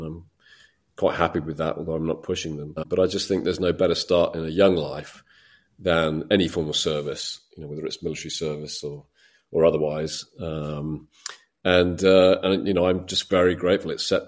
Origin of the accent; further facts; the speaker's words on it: United Kingdom; moved away as an adult; now in United States; first and foremost, I'm a Brit, as I hope you can still tell. I've been in the States for 17 years now, but holding on to my accent